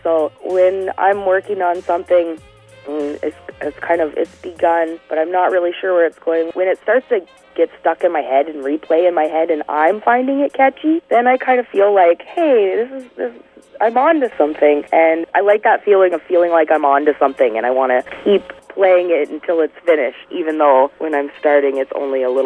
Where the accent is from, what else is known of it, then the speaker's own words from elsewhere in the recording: Gananoque, Ontario, Canada; So I grew up in Gananoque, Ontario. We were in the Thousand Islands, so it was a tourism area. My family wasn't wealthy, but there was yachts going down the river.